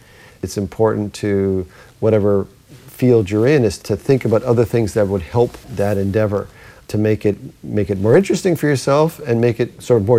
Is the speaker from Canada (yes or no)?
yes; Canada; moved away as an adult; now in United States; we're from Canada, and then trained in Canada mainly. Then we came here in '89 in the States